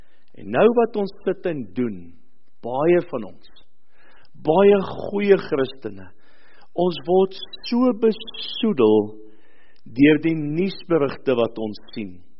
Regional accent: Port Elizabeth, Eastern Cape, South Africa; waar ek vandaan kom, in die Oos-Kaap in Port Elizabeth.

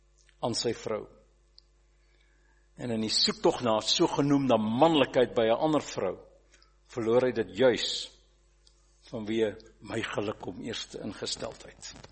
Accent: Kimberley, Northern Cape, South Africa; Ek het op Kimberley Boys High groot geword

